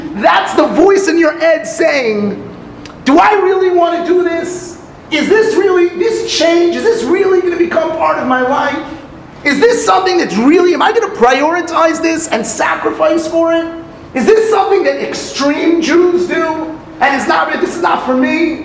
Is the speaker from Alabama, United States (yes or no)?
no; Los Angeles, California, United States; Anyway, I grew up in California, okay? So in Los Angeles, we did not do Tashlich on Rosh Hashanah, right?